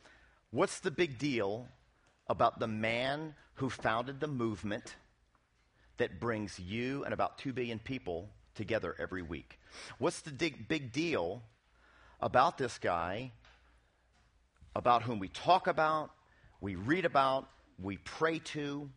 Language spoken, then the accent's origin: English; Centerville, United States; I am from Centerville.